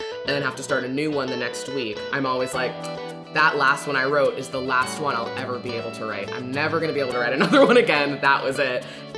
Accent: Florida, United States; now in Encino, United States; I'm originally from Southern Florida, so kind of a complete opposite side of the country.

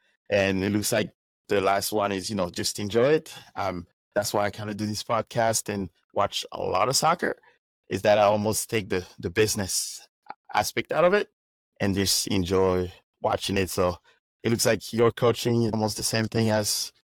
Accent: Paris, Île-de-France, France; because I grew up in Paris.

